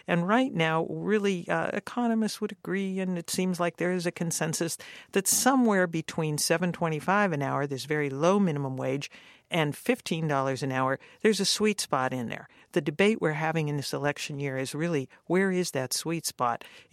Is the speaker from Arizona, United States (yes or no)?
no; Youngstown, Ohio, United States; If you live in my hometown, Youngstown, Ohio